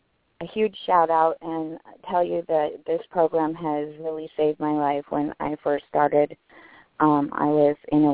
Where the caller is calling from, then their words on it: Pahrump, Nevada, United States; I'm calling from Pahrump, Nevada.